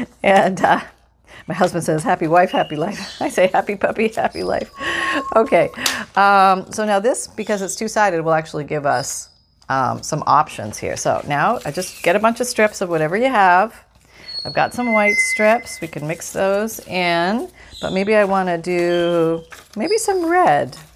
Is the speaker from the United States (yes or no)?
no; Canada; moved away; I'm from Canada originally, and I grew up eating Aero bars and Smarties and things that they don't have here.